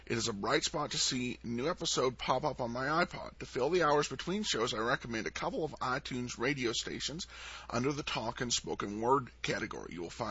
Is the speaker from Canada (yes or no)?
no; Montana, United States; also born or lived in Coeur d'Alene, Idaho; Well, I was actually born in Coeur d'Alene and raised, for the most part, in Northwest Montana.